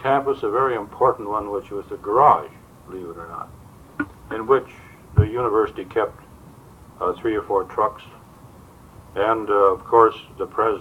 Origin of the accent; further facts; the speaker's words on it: Cordova, Alaska, United States; I was born and raised in Cordova, which at that time was a railroad town